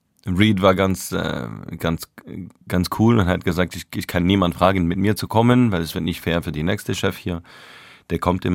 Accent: Montreal, Quebec, Canada; German is a second language; Wie alle Jungs in Kanada. So, ich bin aus Montreal und wir wollen Hockeyspieler werden.

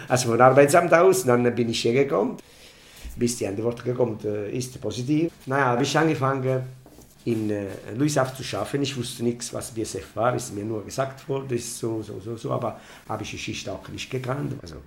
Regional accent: Naples, Campania, Italy; German is a second language; moved away as an adult; now in Germany; bin ich 58 Jahre alt, bin ich seit fast 36 Jahren in Deutschland und naja, lebe ich noch. Ich komme aus Neapel, Napoli.

